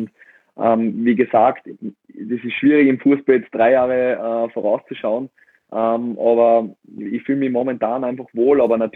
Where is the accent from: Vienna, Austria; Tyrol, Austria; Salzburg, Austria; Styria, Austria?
Salzburg, Austria